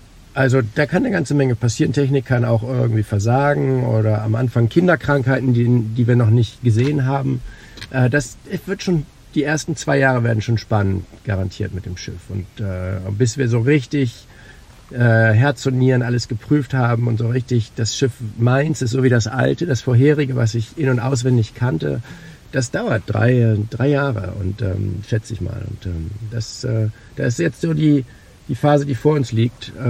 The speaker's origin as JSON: {"language": "German", "town": "Oldenburg", "region": "Lower Saxony", "country": "Germany", "tie": "born or raised there", "said": "ich bin total gerne in Hamburg. Ist meine Heimatstadt, meine Wahlheimat. Ich bin ja in Oldenburg in Niedersachsen aufgewachsen, aber mein Leben hat sich immer in Norddeutschland abgespielt. Ich fühle mich wirklich in Norddeutschland zu Hause"}